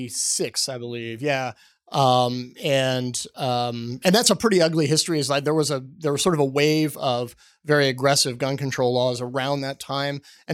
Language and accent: English; Texas, United States; which perhaps not coincidentally covers my home state of Texas, Louisiana, and Mississippi